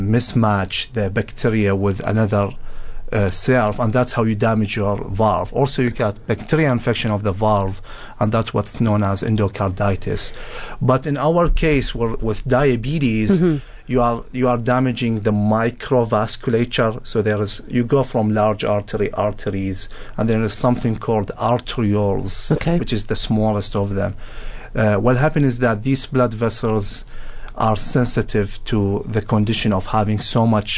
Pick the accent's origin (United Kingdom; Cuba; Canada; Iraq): Iraq; moved away as an adult; now in United States; So I'm originally from Iraq. I came in 2009 as a refugee into the United States.